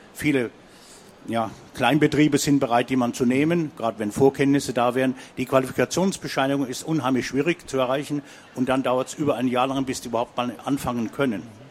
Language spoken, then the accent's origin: German; Munich, Bavaria, Germany; Ja, ich bin aus München, auch zurzeit tätig als Pate von Flüchtlingen.